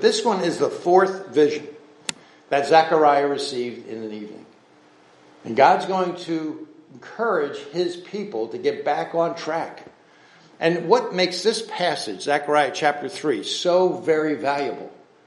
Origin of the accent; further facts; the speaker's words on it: New Jersey, United States; I'm from the Jersey Shore, right? So we grew up with boats in our family